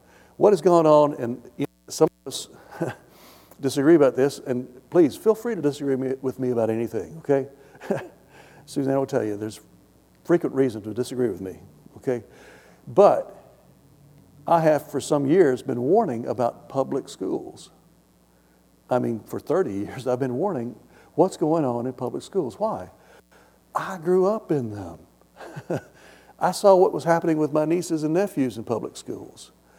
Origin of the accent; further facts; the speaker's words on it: Tennessee, United States; one of the biggest, most influential Baptist churches in the state of Tennessee, my home state.